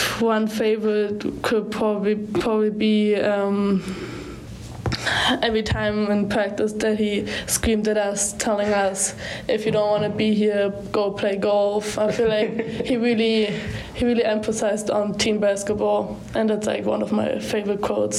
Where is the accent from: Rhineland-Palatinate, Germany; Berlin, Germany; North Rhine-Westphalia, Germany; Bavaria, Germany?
Berlin, Germany; now in McCook, United States; I mean, I'm from Berlin. It's a big city. Coming to a small town like McCook was a big change